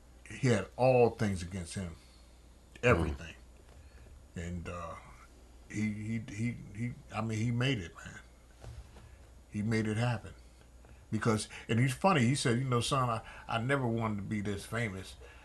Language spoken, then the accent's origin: English; New Jersey, United States; also born or lived in Florida; But I'm from New Jersey, you know, so.